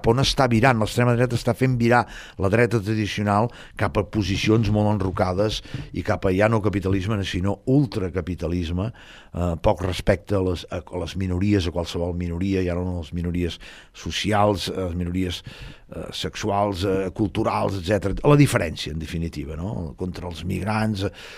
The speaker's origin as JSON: {"language": "Catalan", "region": "Catalonia", "country": "Spain", "said": "Jo sóc català perquè per la llengua, sóc un, vull dir, culturalment em fa com a persona."}